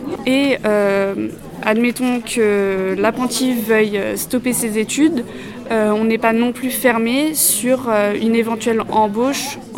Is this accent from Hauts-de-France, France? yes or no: no; Villepreux, Île-de-France, France; j'ai 22 ans, je suis de Villepreux